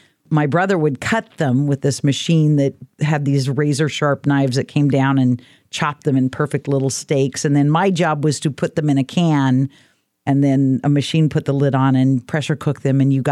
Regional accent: Oregon, United States; I told you earlier, I was raised on the Oregon coast.

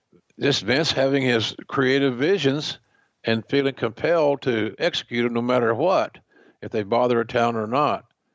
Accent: Oklahoma, United States; I never wore a cowboy hat, even when I was growing up in Oklahoma.

